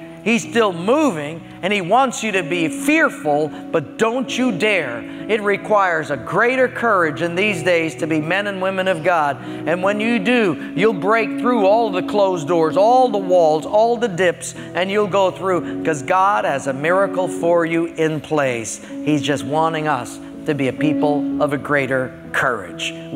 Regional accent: Palolo, Hawaii, United States; Now, I'm from Palolo. I don't need these things.

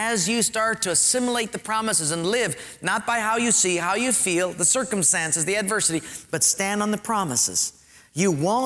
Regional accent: Honolulu, Hawaii, United States; I was raised in Palolo Valley. We were very poor.

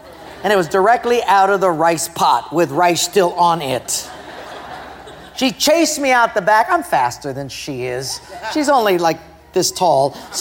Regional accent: Hawaii, United States; born or raised there

